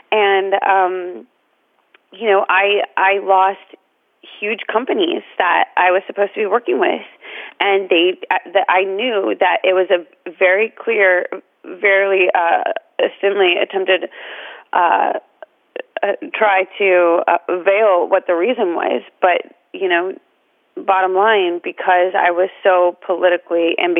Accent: Omaha, Nebraska, United States; I come from a very conservative Republican family. I grew up in Omaha, Nebraska.

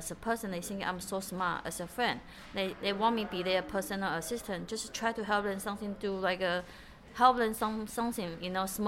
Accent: Malaysia; So I, as a Malaysian manager, if you can make me same table with Daniel Nagano, I will spend 5K for this tournament.

